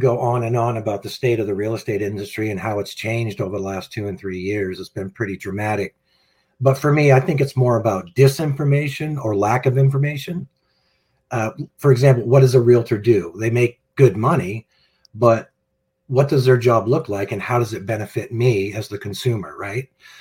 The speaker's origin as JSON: {"language": "English", "town": "Deer Isle", "region": "Maine", "country": "United States", "said": "Well, I'm from Deer Isle, Maine, which is a small island off the coast of Maine, connected by a bridge."}